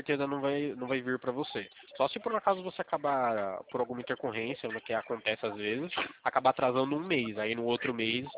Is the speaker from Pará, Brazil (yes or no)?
no; São Paulo, Brazil; Eu sou de São Paulo.